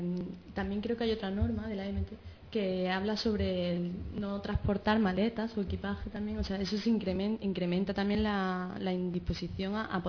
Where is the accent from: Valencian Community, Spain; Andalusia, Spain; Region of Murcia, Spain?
Andalusia, Spain; Granada; now in Madrid, Spain; porque yo vengo de Granada, por ejemplo, y en Granada sí que me he parado muchas veces a observar